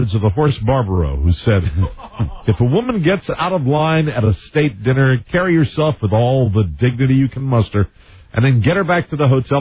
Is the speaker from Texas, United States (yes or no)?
yes; Texas, United States; My kind of guy, and of course I'm a Texan, too. Houston Texans season ticket holder, although I never get to the games.